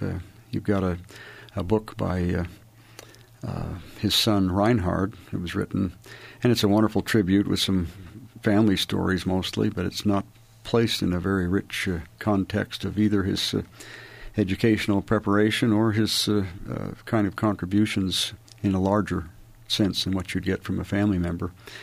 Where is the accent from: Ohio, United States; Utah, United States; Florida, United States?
Utah, United States; Bountiful; I'm from Bountiful originally. Grew up there and served a mission in Scotland.